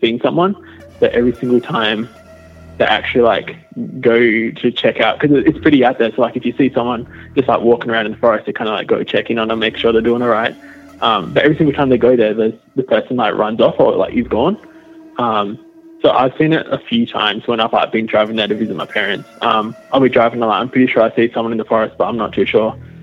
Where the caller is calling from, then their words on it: Western Australia, Australia; I'm calling from Western Australia.